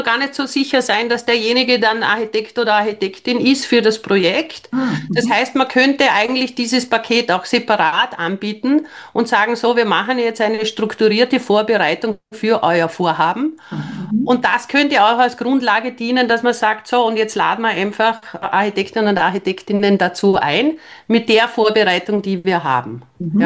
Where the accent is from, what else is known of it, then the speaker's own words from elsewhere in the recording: Austria; Also bei uns in Österreich gibt es die Leistungsphase 0 nicht oder Bauphase.